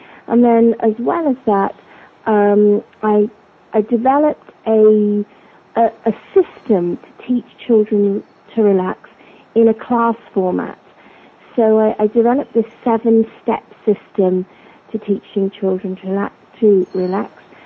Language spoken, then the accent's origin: English; Goa, India; also born or lived in England; I'm half Portuguese Indian, so I'm from Goa. My father's from Goa, and my mum is from England.